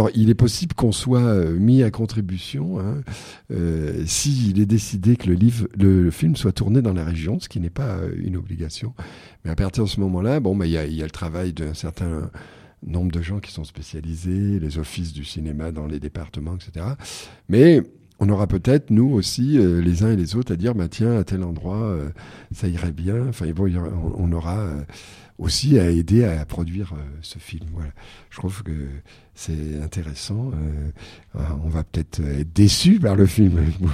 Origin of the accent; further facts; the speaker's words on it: Algiers, Algiers Province, Algeria; Moi, ça me rappelait mon enfance à Alger